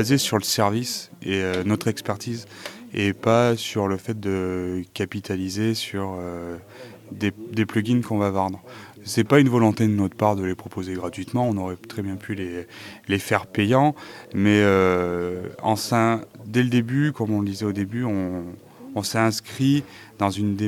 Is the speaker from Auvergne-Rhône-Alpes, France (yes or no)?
yes; Clermont-Ferrand, Auvergne-Rhône-Alpes, France; étant donné que nous sommes de Clermont-Ferrand.